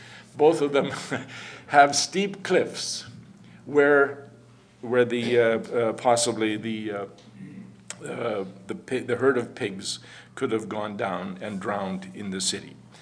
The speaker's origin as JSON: {"language": "English", "town": "Morden", "region": "Manitoba", "country": "Canada", "tie": "born or raised there", "said": "Many of you know that I grew up in Morden. South of Morden. I attended Morden Collegiate in high school."}